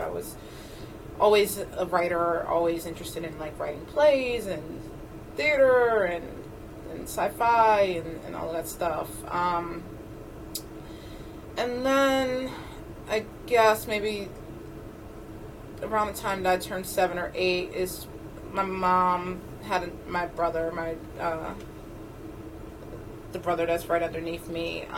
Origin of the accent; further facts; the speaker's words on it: Trenton, New Jersey, United States; born there; I was born in Trenton, New Jersey, about 45 minutes from Philadelphia.